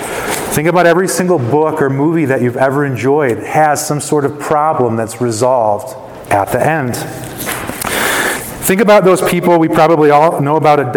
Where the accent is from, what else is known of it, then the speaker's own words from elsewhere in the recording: Chicago, Illinois, United States; I grew up in Chicago, and once a year we would get to go on a field trip at school to Six Flags Great America, which is probably the largest amusement park in the region.